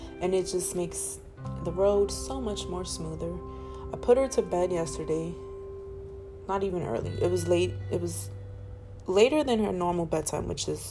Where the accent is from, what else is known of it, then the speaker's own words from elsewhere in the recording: Bronx, New York, United States; that went out for a long time